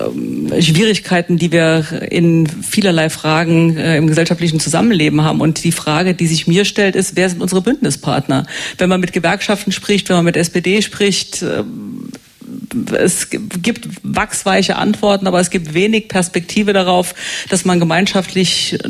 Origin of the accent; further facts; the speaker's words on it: Saarland, Germany; Ich bin an der französischen Grenze groß geworden als Saarländerin.